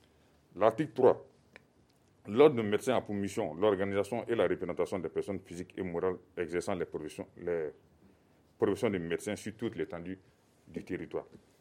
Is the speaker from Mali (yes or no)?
yes; Mali; nous sommes des patriotes, nous sommes des Maliens.